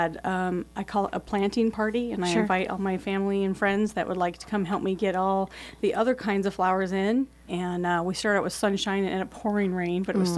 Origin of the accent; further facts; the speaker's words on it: Alaska, United States; born there; I was born on the Glen